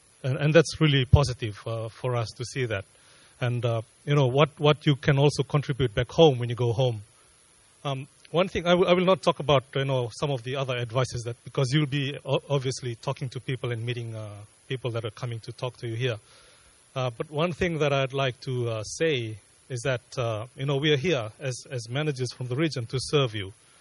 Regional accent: Fiji; now in Brisbane, Australia; So I come from Fiji originally, but I live in Brisbane, Australia, and that's where I work from.

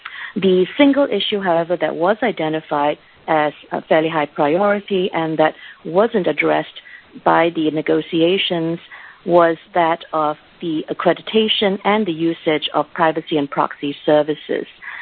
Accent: Singapore; I work out of the U.S. primarily, but I am from Singapore, and in fact, I'm speaking to you from Singapore

